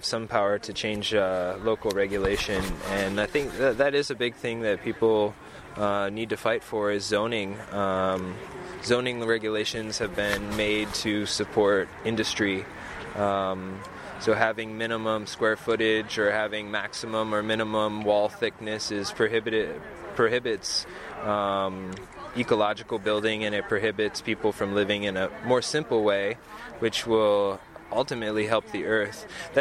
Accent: Boulder, Colorado, United States; born or raised there

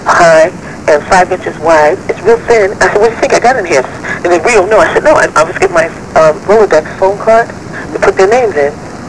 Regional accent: New Jersey, United States; I came out here from New Jersey in 1978.

